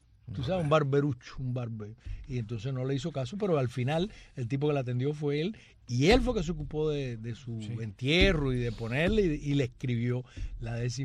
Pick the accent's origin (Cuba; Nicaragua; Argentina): Cuba; Camagüey; porque soy camagüeyano, eso no tiene, sí, discusión